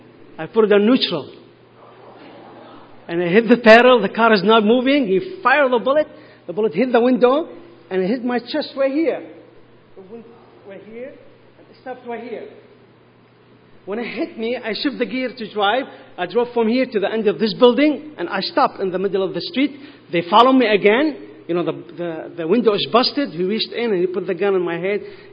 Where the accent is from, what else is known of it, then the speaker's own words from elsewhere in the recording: Baghdad, Baghdad Governorate, Iraq; now in United States; I grew up in Baghdad. I was born and raised in Baghdad, Iraq. And as a young boy, I used to dream to come to America.